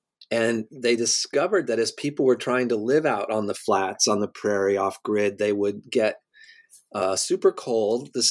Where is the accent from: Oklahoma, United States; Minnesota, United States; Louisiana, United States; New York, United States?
New York, United States; I'm upfront that I am from New York. I live there now.